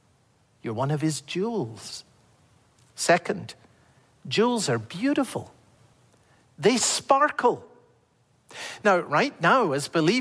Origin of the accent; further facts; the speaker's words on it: Scotland, United Kingdom; Do you know, as a boy growing up in Scotland, I remember singing in church a song that I haven't heard for years.